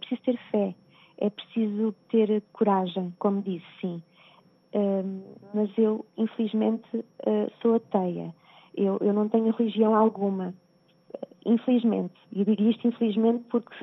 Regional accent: Caldas da Rainha, Leiria, Portugal; Ela é de Barcelos, eu sou de Caldas da Rainha.

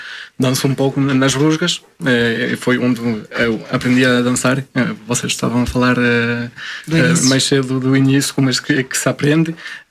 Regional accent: Melgaço, Viana do Castelo, Portugal; Eu sou de Melgaço, na aldeia da Gave, de Melgaço. Sim, eu considero-me minhoto, mas alguns dizem que sou espanhol, mas... meio galego.

